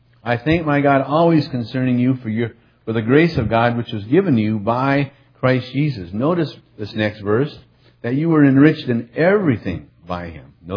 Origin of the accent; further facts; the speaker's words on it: Duluth, Minnesota, United States; And I was born and raised here in Duluth and been part of the church here for a long time.